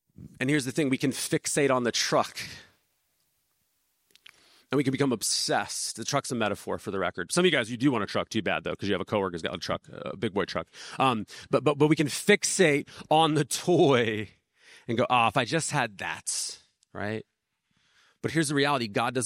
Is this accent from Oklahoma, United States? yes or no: no; Chula Vista, California, United States; I grew up in South San Diego, West Chula Vista